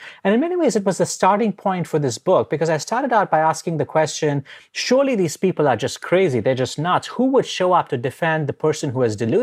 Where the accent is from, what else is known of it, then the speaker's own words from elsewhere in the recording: India; I grew up in India.